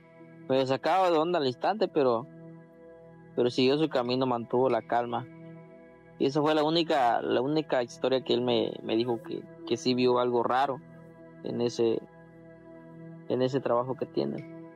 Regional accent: Chetumal, Quintana Roo, Mexico; soy de aquí de Chetumal. Actualmente vivo por ahí cerca

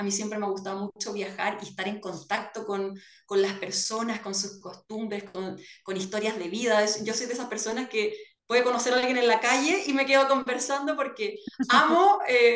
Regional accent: Chile; las tres somos chilenas, dos vivíamos acá en Chile y una vive en Nueva Zelanda.

